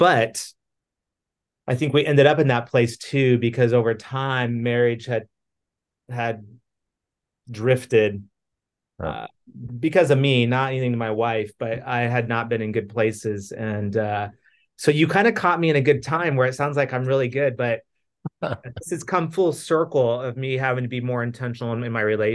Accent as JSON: {"language": "English", "region": "Arizona", "country": "United States", "tie": "born or raised there", "said": "I grew up in Arizona, had only visited the Grand Canyon once in my life"}